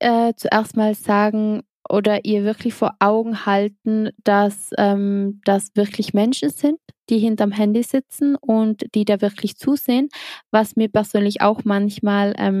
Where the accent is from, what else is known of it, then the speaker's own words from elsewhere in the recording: Trentino-Alto Adige, Italy; Also tatsächlich verfolgt man natürlich als Südtirolerin nicht Miss Germany.